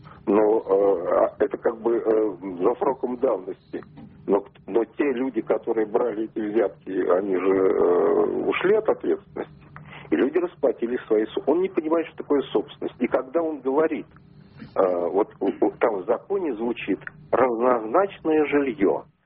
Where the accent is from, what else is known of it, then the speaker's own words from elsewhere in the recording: Moscow, Russia; Я из Москвы.